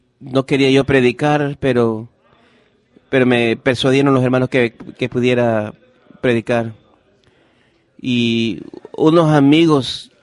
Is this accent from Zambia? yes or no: yes; Zambia; now in Atlanta, United States; nosotros venimos de Zambia, a la ciudad de Atlanta, Zambia, a África.